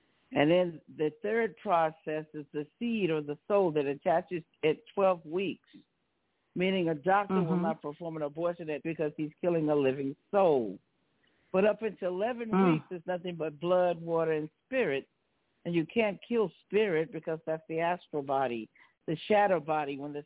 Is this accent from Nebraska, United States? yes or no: no; New York, United States; now in Las Vegas, United States; I'm a New Yorker, but I currently live in Las Vegas, Nevada right now.